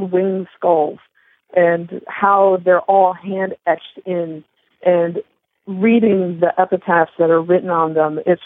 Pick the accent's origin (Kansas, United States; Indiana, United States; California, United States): Indiana, United States; because Indiana, my home state, has some very interesting and colorful historical characters